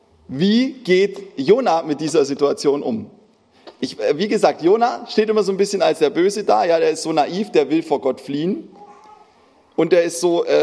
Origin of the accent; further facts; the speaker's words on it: Baden-Württemberg, Germany; Ich glaube, das kommt auch so ein bisschen da in Schwaben, wo ich herkomme. Da war ja französische Besatzungszone.